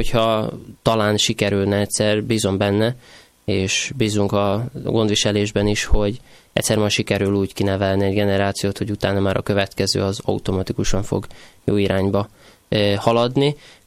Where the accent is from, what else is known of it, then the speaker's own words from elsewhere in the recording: Vojvodina, Serbia; Ugye jó magam Délvidékről származok